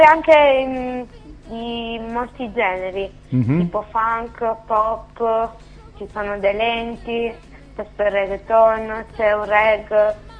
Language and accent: Italian; Sicily, Italy; born there; Allora, io sono nata in Sicilia